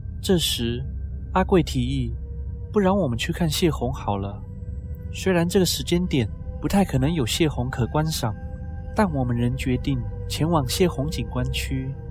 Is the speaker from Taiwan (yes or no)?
yes; Kaohsiung, Taiwan; 那时我还就读台南某间大学的资工系。我是高雄人，通常假日我几乎都会回家，